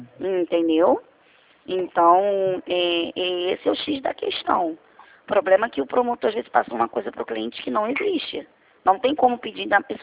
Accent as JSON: {"language": "Portuguese", "region": "Rio de Janeiro", "country": "Brazil", "said": "Eu sou do Rio."}